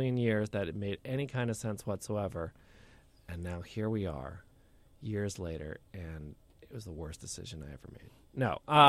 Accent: Boston, Massachusetts, United States; You know, I grew up in Boston, so that seismic Reggie Lewis story that the sports team did years ago was really huge.

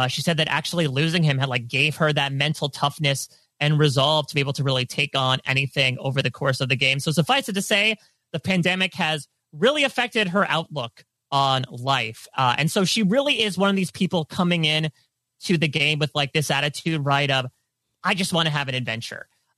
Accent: New Jersey, United States; Let's remember the Survivor 40 final three. We're all from New Jersey. So yeah, maybe it's in the water here. Maybe I should be drinking more water in New Jersey.

